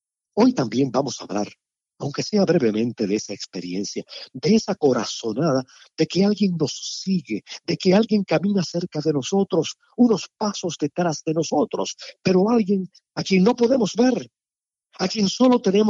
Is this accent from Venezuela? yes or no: no; Palma Soriano, Santiago de Cuba, Cuba; me devuelven a mi infancia en Palma Soriano